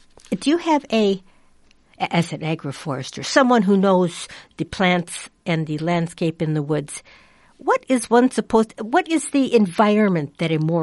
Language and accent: English; Wisconsin, United States; I grew up in Wisconsin, and I remember a few families that they knew where their spots were